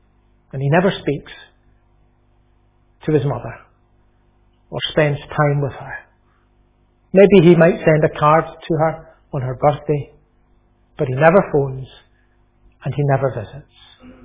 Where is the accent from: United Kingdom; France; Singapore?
United Kingdom; Scotland; When I grew up, where I grew up in Lanarkshire, we lived not far from the Clyde Valley